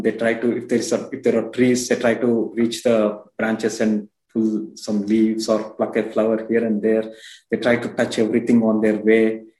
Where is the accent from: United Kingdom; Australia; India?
India; Growing up in India, I know I used to see sunflower plants, and the sunflower plant follows the sun.